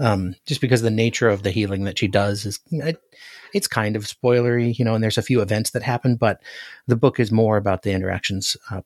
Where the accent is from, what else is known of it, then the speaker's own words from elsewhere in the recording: Alaska, United States; You know, I'm from Alaska. We didn't have snakes in Alaska.